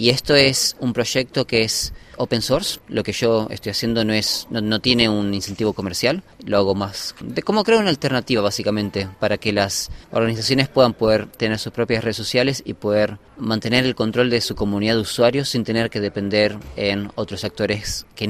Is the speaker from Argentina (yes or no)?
yes; Argentina; now in France; soy de Argentina, pero vine acá a Francia para lanzar una startup, acá a Station F.